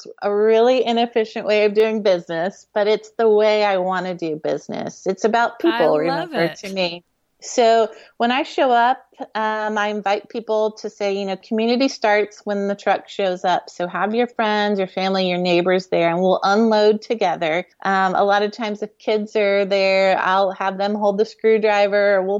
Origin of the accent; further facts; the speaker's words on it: Houston, Texas, United States; So my dad, we grew up in Houston, and about 3 years ago, dad sold the house that we grew up